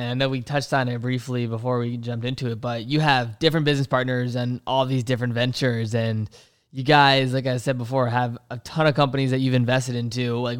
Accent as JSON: {"language": "English", "region": "Virginia", "country": "United States", "said": "I'm from Virginia, so shout out."}